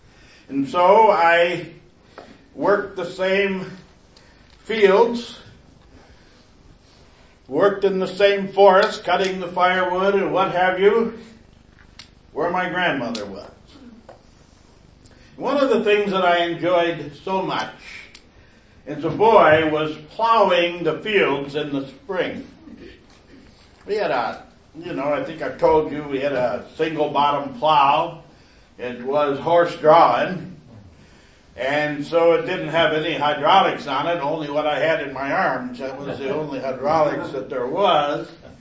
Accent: Michigan, United States; farm that I grew up on in Michigan had belonged to my grandmother.

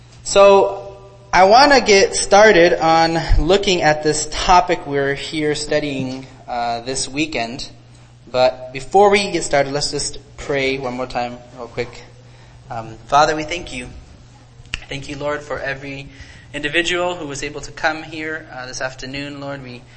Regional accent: Burundi; born there; I grew up as a missionary kid. My parents are missionaries still in Tanzania. I was born in Burundi.

